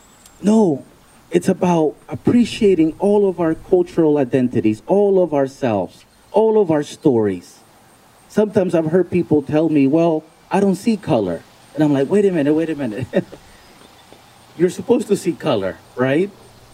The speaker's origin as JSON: {"language": "English", "region": "the South", "country": "United States", "said": "I'm from the South, so I've heard different accents all around."}